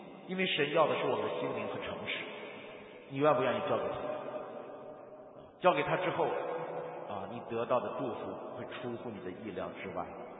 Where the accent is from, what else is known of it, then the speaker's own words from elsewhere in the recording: China; 谢谢你看得起我们中国人，拣选了我们